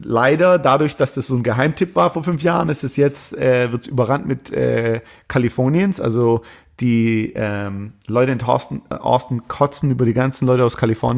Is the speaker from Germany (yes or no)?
yes; Germany; wir denken als Europäer über, also als Deutsche über Amerika, als wäre es ein Land mit einer Kultur.